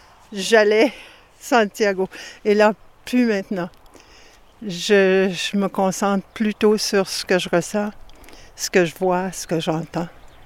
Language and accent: French; Quebec, Canada; Du Québec.